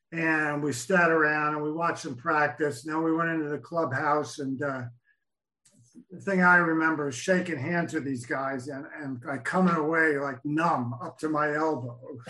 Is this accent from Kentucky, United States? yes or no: no; New York City, New York, United States; as a kid, I grew up in Queens, New York, about 40 minutes on the train from the Polo Grounds.